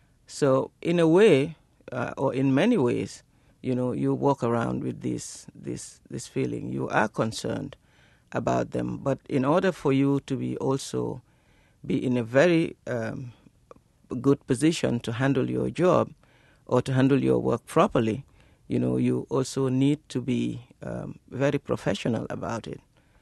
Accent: Gambia; I come from the Gambia

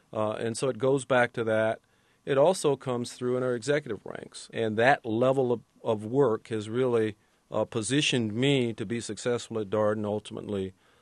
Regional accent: Los Angeles, California, United States; my background growing up in the Watts community of Los Angeles

